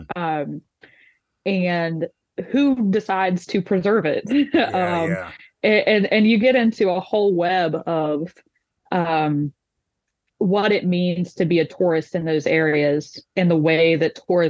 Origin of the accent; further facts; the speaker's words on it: Flemington, West Virginia, United States; So, I'm originally from Flemington, West Virginia. It's a town of 300 in Taylor County, kind of near Grafton, Clarksburg area.